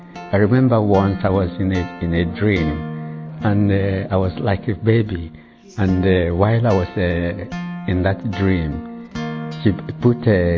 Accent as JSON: {"language": "English", "country": "Nigeria", "lives_now": "United Kingdom", "said": "I'm originally from Nigeria. I'm British now."}